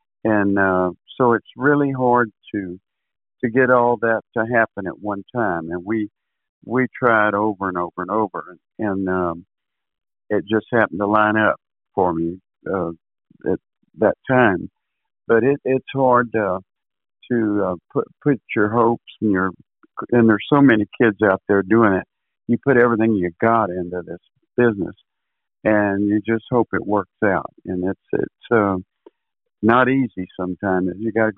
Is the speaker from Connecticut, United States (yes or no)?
no; San Antonio, Texas, United States; I was raised in San Antonio